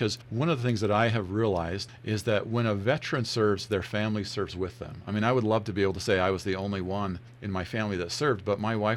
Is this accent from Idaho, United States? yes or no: yes; Pocatello, Idaho, United States; I grew up here in Pocatello, went to Highland High School, go Rams, and then went to Idaho State University.